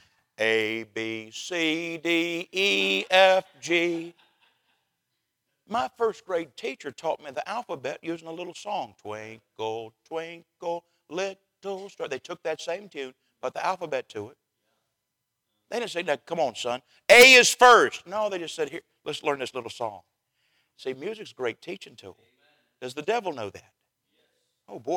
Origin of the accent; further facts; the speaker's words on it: Southern US, United States; Can I tell y'all something? I'm from the South.